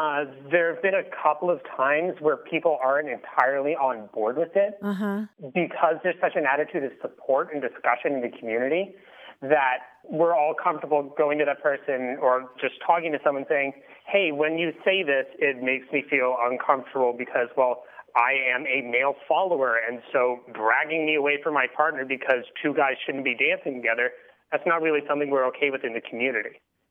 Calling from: Burlington, Vermont, United States; I'm calling from Burlington, Vermont.

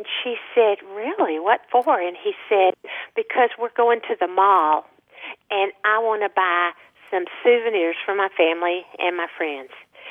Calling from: Austin, Texas, United States; And I'm calling from Austin, Texas.

